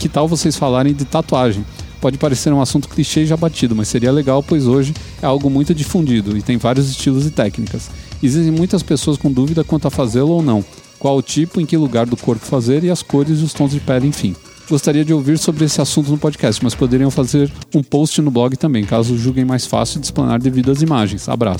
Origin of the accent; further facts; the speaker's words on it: Ponta Grossa, Paraná, Brazil; jovem, tenho 16 anos, sou do Paraná.